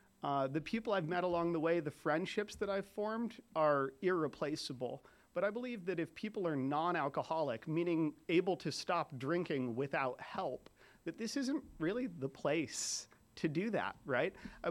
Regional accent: Carmel Valley, California, United States; I grew up in Carmel Valley.

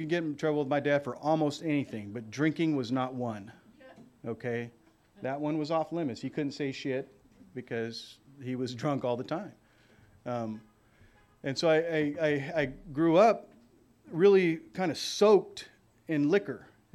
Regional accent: Oxnard, California, United States; born there; So I was born in Oxnard, California, which is in Ventura County, which is 60 miles north of Los Angeles and 60 miles south of Santa Barbara on the coastline.

